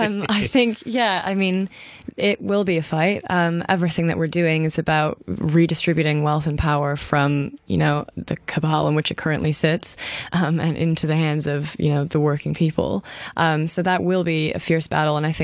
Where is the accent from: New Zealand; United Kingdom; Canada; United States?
Canada; As a Canadian